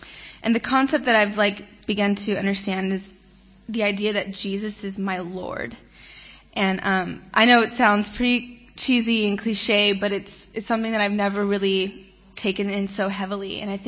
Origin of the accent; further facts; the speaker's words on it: Whittier, California, United States; I'm from Whittier, California. It's about 30 minutes out of L.A.